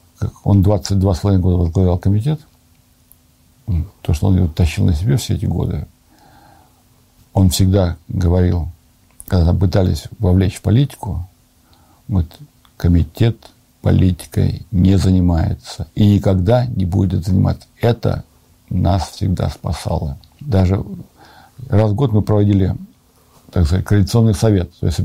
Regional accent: Volga region, Russia; born there; Тем более я родился на Волге, там, где у нас в поселке половина татар было. У меня половина друзей там татары, чуваши, мордва.

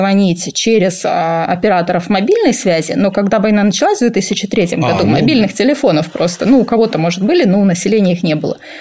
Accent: Transnistria, Moldova; first language ru; По материнской линии моя бабушка молдаванка, по отцовской линии моя бабушка украинка. Я выросла в русских традициях, мой родной язык – русский язык. Кто я по национальности? Приднестровец.

